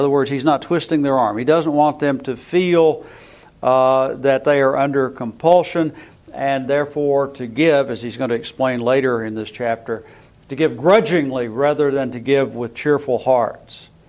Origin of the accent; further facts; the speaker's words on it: Bristol, United States; It's going to go right through my hometown as it curves back north again. So I've never lived there for a long time, never had a hurricane come through Bristol.